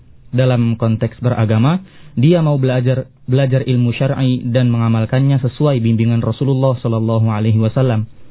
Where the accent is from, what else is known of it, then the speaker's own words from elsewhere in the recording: Cirebon, West Java, Indonesia; Ana juga asli Cirebon Ustaz?